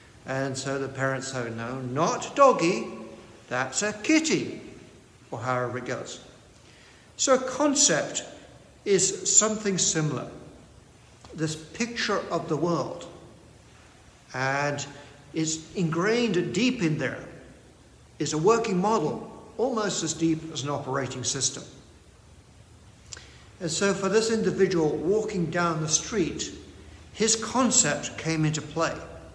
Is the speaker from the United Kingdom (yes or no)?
yes; England, United Kingdom; Growing up in England, we had certain concepts about race.